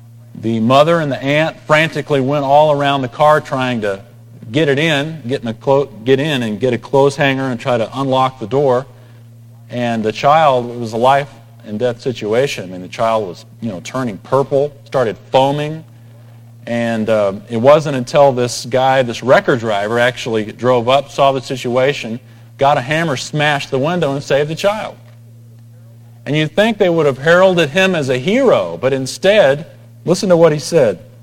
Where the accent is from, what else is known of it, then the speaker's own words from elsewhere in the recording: San Antonio, Texas, United States; now in Dallas-Fort Worth, United States; I grew up in San Antonio, and I remember during one September hearing about a story that happened down there, 99 degree September day.